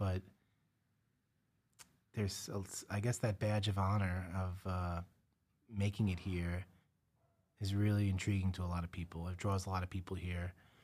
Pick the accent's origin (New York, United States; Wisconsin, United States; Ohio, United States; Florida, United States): New York, United States; Brooklyn; Well, I was born in Brooklyn, lived there most of my life. I mean, a couple of stints outside of the state, but always came back home.